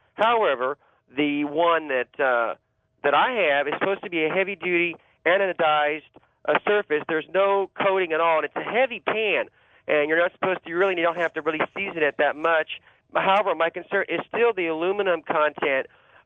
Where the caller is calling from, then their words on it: Pacific Beach, California, United States; I'm calling from Pacific Beach, California.